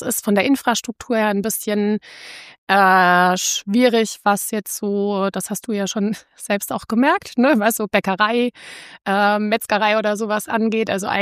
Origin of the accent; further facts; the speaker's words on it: Odenwald, Germany; also born or lived in Heidelberg; ich komme ganz ursprünglich, also geboren in Heidelberg. Also ich habe auch quasi mein Herz in Heidelberg verloren. Bin die ersten 6 Jahre in Neckarstein auch aufgewachsen mit meiner Familie. Und dann haben sich meine Eltern getrennt und wir sind mit meiner Mutter in den Odenwald gezogen.